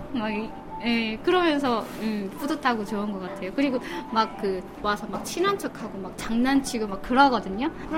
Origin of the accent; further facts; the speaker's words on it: North Korea; 제가 탈북자라고 했더니 바로 그 다음날 선교사님을 보내주셔갖고 중국에서 1년 반 만에 탈출해서 나왔던 것 같아요.